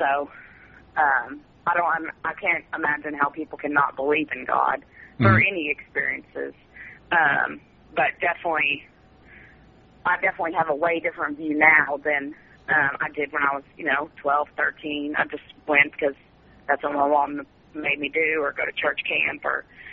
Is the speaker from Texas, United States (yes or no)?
yes; Mesquite, Texas, United States; also born or lived in Forney; Yeah, I grew up in Mesquite, and in my freshman year, we moved out to Forney.